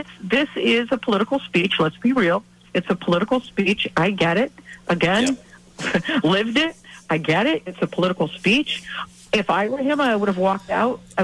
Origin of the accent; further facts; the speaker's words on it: United States; I'm an American. I want our country to do well.